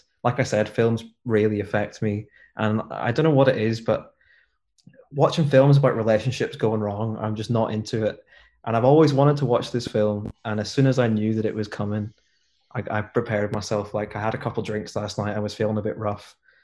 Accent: Ireland; like I'm from Ireland, when I go home for Christmas

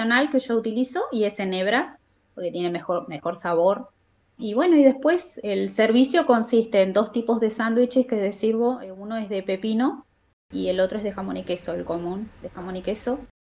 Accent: Gaiman, Chubut, Argentina; moved away as an adult; also born or lived in Wales; Sí, 20 años viví allá. Sí, me fui en el año 97 primero y después definitivamente ya me quedé a partir del 98, ya me quedé allá.

